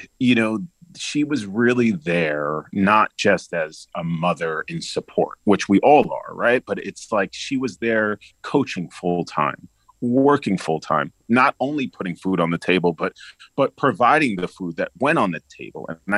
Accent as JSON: {"language": "English", "town": "Bronx", "region": "New York", "country": "United States", "tie": "born there", "said": "I know being born in the Bronx was so important for my father, literally where we were, like, my mom went into labor in Jersey and he like drove us to the Bronx"}